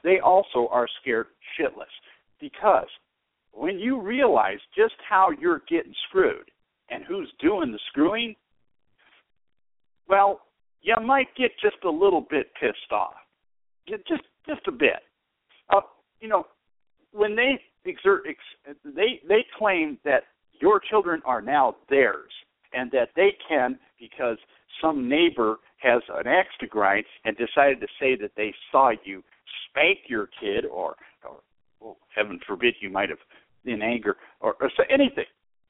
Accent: Detroit, Michigan, United States; when I was born and raised in Detroit, I was taught that, you know, you got to respect the law.

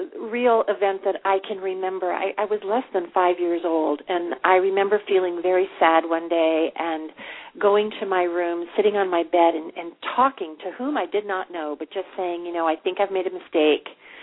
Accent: Cleveland, Ohio, United States; born there; Well, I was born in Cleveland, Ohio

